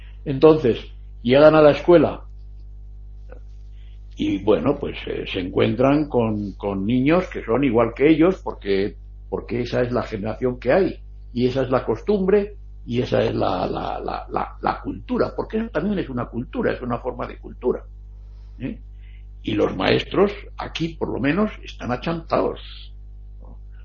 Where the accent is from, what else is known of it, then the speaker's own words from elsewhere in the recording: Spain; Aquí en España tenemos una costumbre de llamar latinos a los latinoamericanos. Este es latino, y tú eres latino también. Yo digo, tú también eres latino. Y yo digo, no, yo soy español.